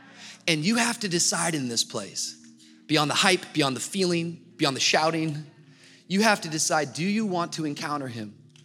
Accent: Miami, Florida, United States; if you ever go camping, which we're from Miami, so we don't

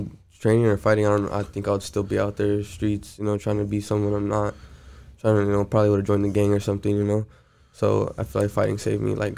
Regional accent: Downey, California, United States; I was raised in Downey.

